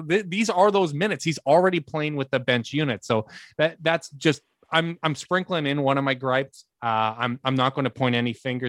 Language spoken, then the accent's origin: English; Canada; because I'm Canadian and that's what I do.